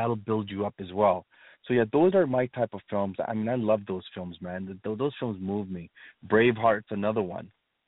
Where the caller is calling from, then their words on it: Canada; I'm calling from Canada